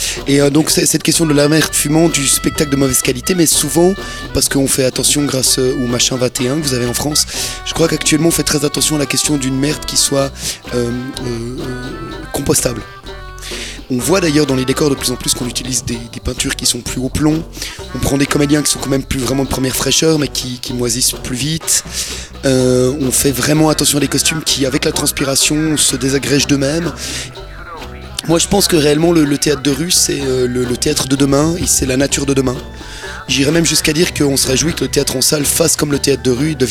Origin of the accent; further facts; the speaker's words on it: Switzerland; Oui, je suis suisse, effectivement